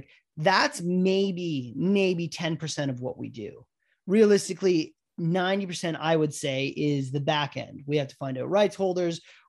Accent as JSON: {"language": "English", "town": "Whitby", "region": "Ontario", "country": "Canada", "said": "so I'm from Whippy, Ontario. So next town over Oshawa"}